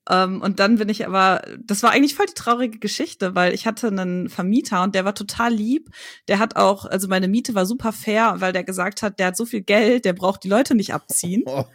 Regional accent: Hagen, North Rhine-Westphalia, Germany; Ich komme tatsächlich aus Hagen. Eigentlich ist Hagen eine Großstadt, aber in Hagen ist nicht viel los. Hagen liegt südlich von Dortmund, 20 Kilometer.

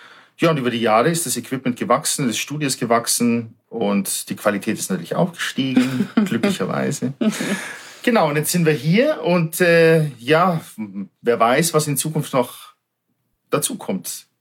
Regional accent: Bavaria, Germany; moved away as an adult; Ich bin ein Südstaatler aus Bayern sozusagen. Aus südlichen Ländern zwischen München und Salzburg aufgewachsen. Ein kleines Dorf.

